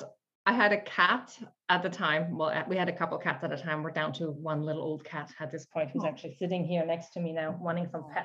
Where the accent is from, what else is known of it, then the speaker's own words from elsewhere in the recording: Basel, Basel-Stadt, Switzerland; first language Swiss German; English is a second language; I grew up in Switzerland in the predominantly German-speaking part. I grew up in Basel, which is right on the border with France and Germany. So Swiss German is what I grew up speaking.